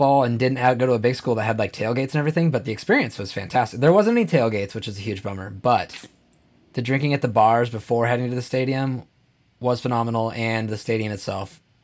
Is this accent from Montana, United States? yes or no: yes; Montana, United States; We grew up in Montana. I mean, the team's Cat and Grizz.